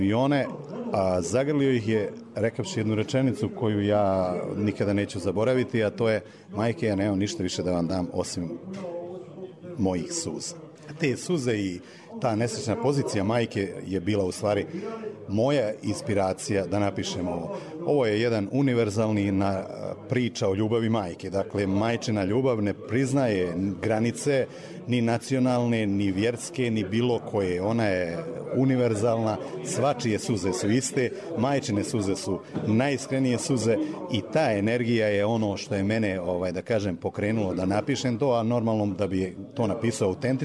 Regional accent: Republika Srpska, Bosnia & Herzegovina; born there; Ja sam rodom iz doline rijeke Drine

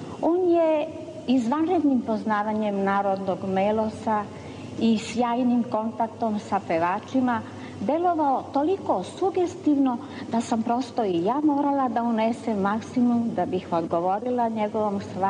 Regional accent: Mladenovac, Belgrade, Serbia; born there; also born or lived in Smederevska Palanka; Rođena sam u Mladenovcu, a pohađala gimnaziju u Smederevskoj Palanci, gde sam i prvi put zapevala na školskim priredbama uz klavirsku pratnju.

